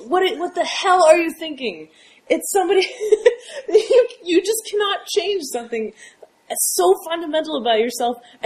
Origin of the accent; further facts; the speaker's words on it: the South, United States; I grew up in the South, and, you know, it's all over the place.